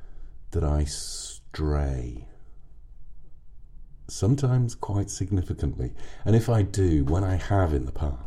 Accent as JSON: {"language": "English", "country": "United Kingdom", "said": "But I think I let slip that I'm British. And they kind of said, oh my God, if you had read that particular story with your accent, I would have melted."}